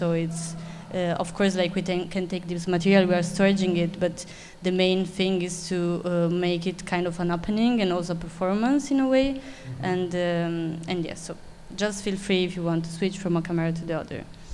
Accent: Italy; now in Krakow, Poland; I'm from Italy

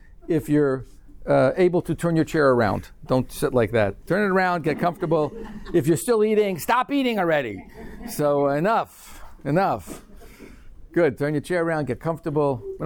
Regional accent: New York, United States; now in Florida, United States; So we're originally, by the way, not from Florida. We're originally from New York.

